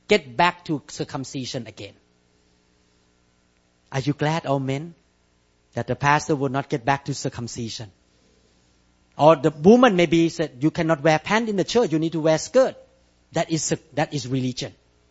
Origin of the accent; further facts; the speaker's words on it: Seattle, Washington, United States; And they all know that I'm a neurosurgeon from Seattle.